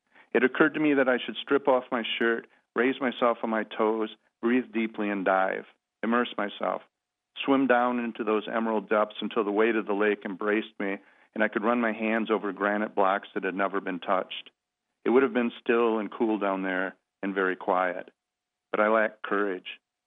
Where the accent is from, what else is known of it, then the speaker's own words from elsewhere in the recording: Michigan, United States; Well, you know, I grew up on Lake Michigan, near the Sleeping Bear Dunes. That's where my mother's family is from several generations, and my father's for two generations before me.